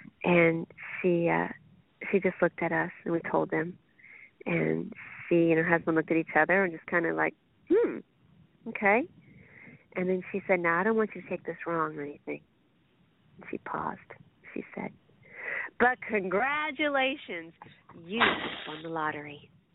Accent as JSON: {"language": "English", "region": "Indiana", "country": "United States", "said": "Okay. Well, I'm from Indiana, of course"}